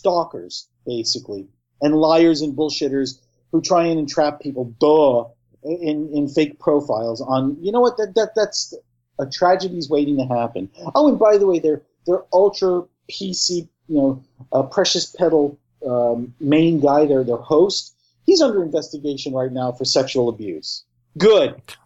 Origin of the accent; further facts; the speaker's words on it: Staten Island, New York, United States; Don't even go there, because I'm telling you right now, I'm from Staten Island. I know people.